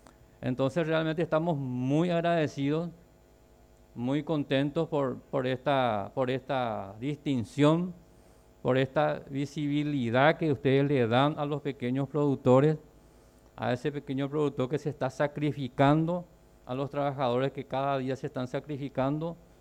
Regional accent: Paraguay; Nos comprometemos como ciudadanos paraguayos

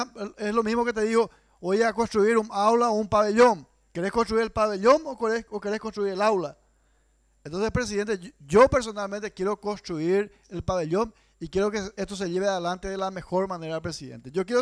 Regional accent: Caaguazú, Paraguay; quienes somos del departamento de Caaguazú

